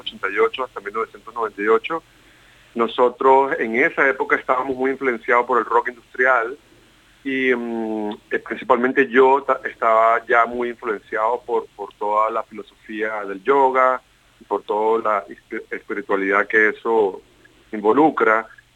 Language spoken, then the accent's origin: Spanish; Venezuela; born there; yo a pesar de que nací en Venezuela, en el corazón del Caribe, crecí con muchas influencias del rock británico, americano e incluso australiano